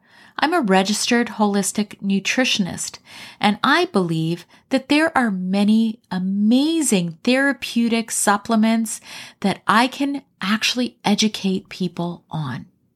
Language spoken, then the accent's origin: English; Canada; But I am Canadian.